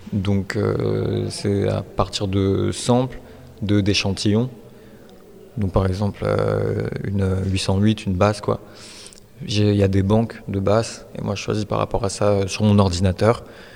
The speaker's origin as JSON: {"language": "French", "region": "Brittany", "country": "France", "said": "nous on va être à l'Ouest quand on est breton."}